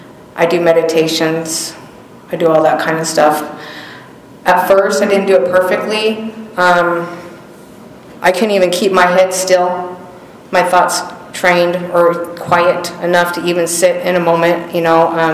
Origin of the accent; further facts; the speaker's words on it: Las Vegas, Nevada, United States; Straight ghetto west side. Anyways, I was born and raised in Vegas